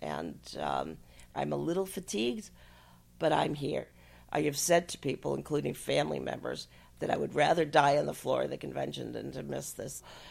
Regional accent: Chicago, Illinois, United States; born there; I was born in Chicago, time of Mayor Daley, where my father was a social worker and my mother was a nursery school teacher.

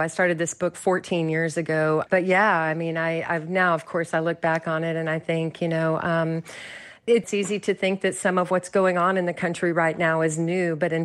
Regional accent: Odessa, Texas, United States; Yes, I grew up in Odessa. I was born and raised there, so these characters were very familiar to me.

